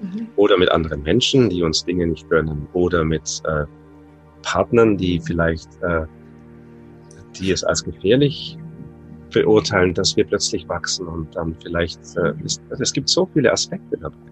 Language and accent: German; Netherlands; Wir haben Berge bei euch, keine Berge bei uns in Holland.